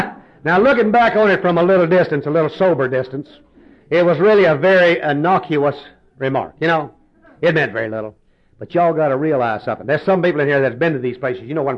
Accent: Texas, United States; I come from the Bible Belt down there in East Texas and Arkansas

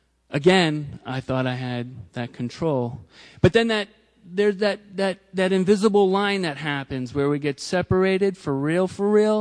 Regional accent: Bangor, Maine, United States; I grew up in Bangor, Maine. That's B-A-N-G-O-R. And yeah, and we talk this way, a little bit funny from you Manhattaners, okay?

